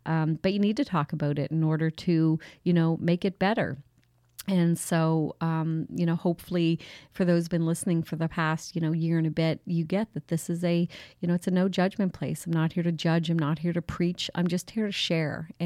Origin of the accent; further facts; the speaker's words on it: Head of St. Margaret's Bay, Nova Scotia, Canada; now in Hubbards, Canada; I've been here since 1997, so just going on my 21st year, but I'm originally from Head of St. Margaret's Bay, so I was only a hop, skip, and jump away.